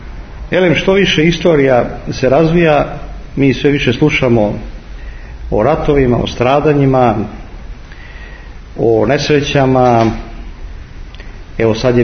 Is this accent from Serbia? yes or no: yes; Belgrade, Serbia; ja sam odrastao u Beogradu